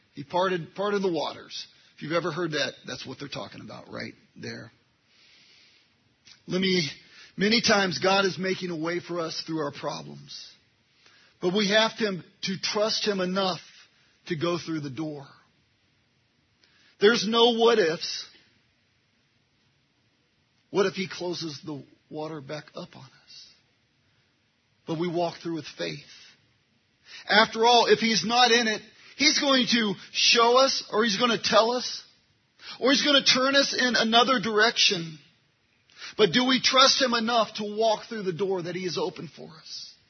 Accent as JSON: {"language": "English", "region": "California", "country": "United States", "tie": "born or raised there", "lives_now": "Illinois, United States", "said": "Well, I never thought I'd be living in Illinois. I was growing up in California."}